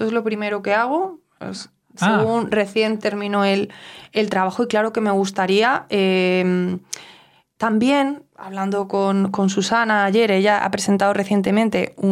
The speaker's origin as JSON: {"language": "Spanish", "country": "Spain", "said": "desde mi perspectiva como española, como cantante"}